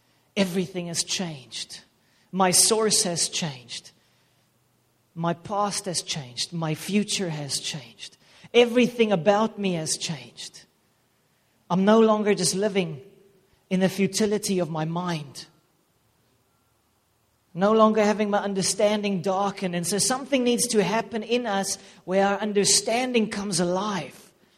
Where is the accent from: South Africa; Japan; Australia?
South Africa; Paarl, Western Cape; this is the family you come from, this is the town you come from. I come from Paul in the Western Cape.